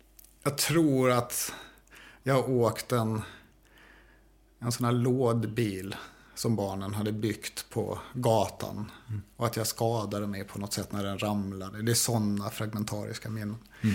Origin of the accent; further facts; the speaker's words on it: Stockholm, Stockholm County, Sweden; also born or lived in Lund; Och när jag var 2 månader gammal så styrde de kosan mot Stockholm. Och sina karriärer. Så då flyttade jag till Järfälla. Och bodde på Polygonvägen 6.